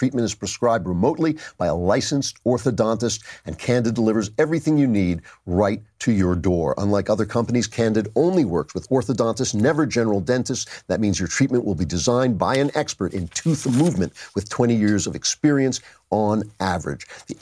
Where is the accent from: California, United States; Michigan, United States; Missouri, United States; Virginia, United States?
California, United States; when I was growing up in California, a businessman in my hometown launched The Good News